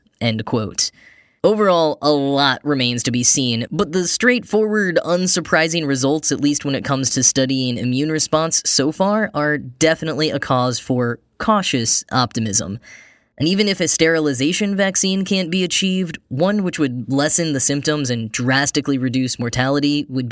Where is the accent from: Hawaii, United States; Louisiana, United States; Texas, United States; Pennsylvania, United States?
Texas, United States; now in New York, United States; I grew up in Texas eating Caramel Delights and shortbread cookies, and then I moved to New York